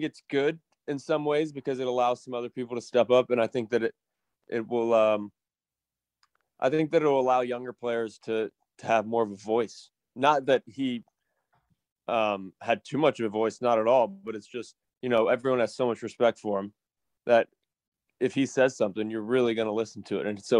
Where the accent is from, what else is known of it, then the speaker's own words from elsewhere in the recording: Tennessee, United States; I'm back home now. I'm from Tennessee.